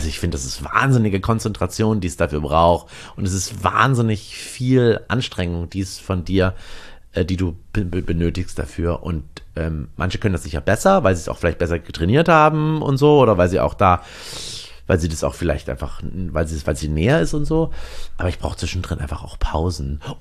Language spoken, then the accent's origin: German; East Germany, Germany; born there; ich bin ja in der DDR geboren